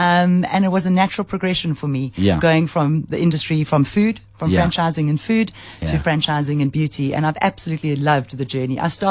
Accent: Durban, KwaZulu-Natal, South Africa; also born or lived in Pietermaritzburg; now in Johannesburg, South Africa; born and bred, schooled in Durban and went to university at KZN University.

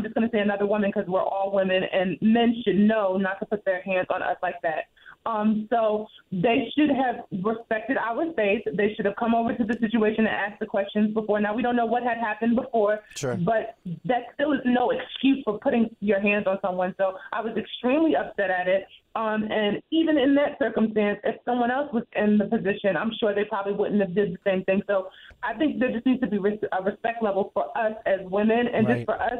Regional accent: New Jersey, United States; I'm from North New Jersey, so I got the hood up in me.

